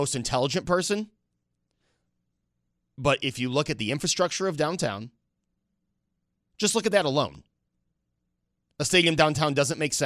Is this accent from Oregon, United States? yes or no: no; Buffalo, New York, United States; and I'm from Buffalo